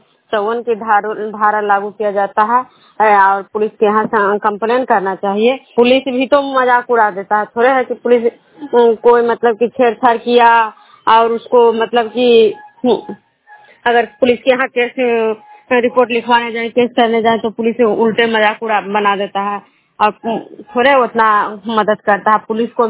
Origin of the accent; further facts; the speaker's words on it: Bihar, India; ग्राम नालंदा जिला नगरोसा प्रखंड के निवासी हूँ।